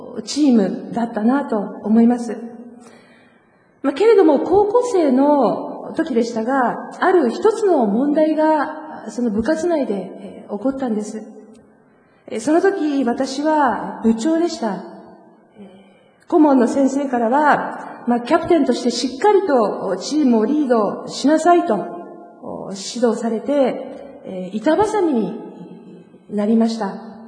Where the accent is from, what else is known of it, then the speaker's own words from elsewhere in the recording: Kanagawa, Japan; 私の出身の神奈川は、地元、